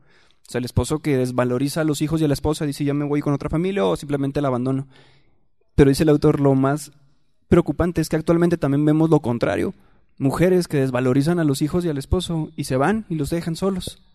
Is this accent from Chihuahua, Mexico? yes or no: yes; Ciudad Juárez, Chihuahua, Mexico; Yo soy de Ciudad Juárez y yo viví en la época donde era como el COVID